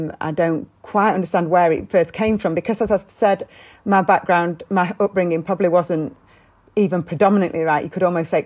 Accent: Sheffield, Yorkshire and the Humber, United Kingdom; I grew up just sort of on the border of Sheffield, so South Yorkshire and Derbyshire. And yes, I think I grew up in a predominantly, if not exclusively, white environment.

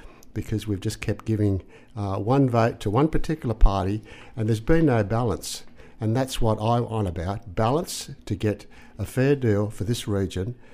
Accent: Thirroul, New South Wales, Australia; I've lived in this area for all my life, for 60-odd years. I was born in Bulleh Hospital, native of Thirroul, and I currently live at Winoona.

